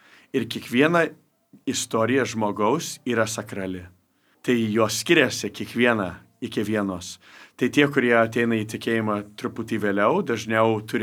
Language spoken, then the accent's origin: Lithuanian; United States; aš kaip amerikietis išsišiepęs ir šipsaus